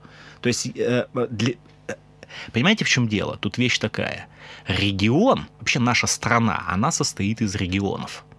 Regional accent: Perm Krai, Russia; я, как житель Пермского края, как пермяк, возбуждаюсь по поводу этого.

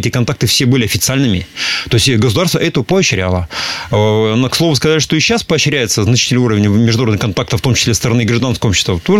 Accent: Perm Krai, Russia; учитывая, что я человек местный, я тут родился и вырос в Пермской области, в Пермском крае, я тут живу

